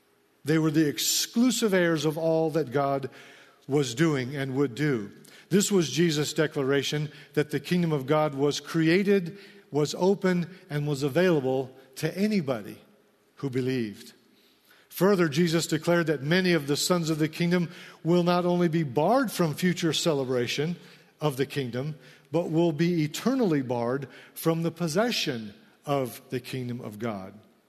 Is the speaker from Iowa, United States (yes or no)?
yes; Iowa, United States; now in Riverside, United States; I'm a transplant, okay? I'm originally from Iowa and parts in the Midwest.